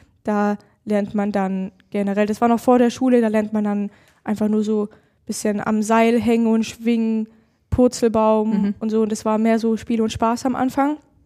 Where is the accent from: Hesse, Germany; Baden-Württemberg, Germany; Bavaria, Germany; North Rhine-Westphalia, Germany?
Baden-Württemberg, Germany; Backnang; alle diese Sportler kommen aus Backnang, aus meiner Heimatstadt.